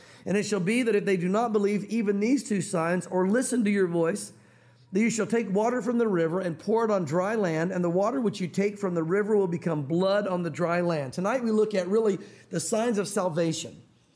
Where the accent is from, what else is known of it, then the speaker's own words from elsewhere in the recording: Southern United States, United States; because growing up in the South, I know you guys know this